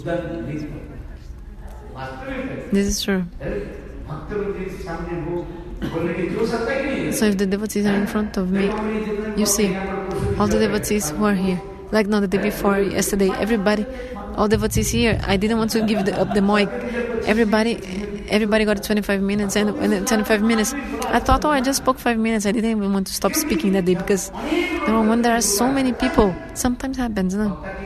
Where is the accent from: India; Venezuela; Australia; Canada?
India; English is a second language; When I came from Brazil, from India to Brazil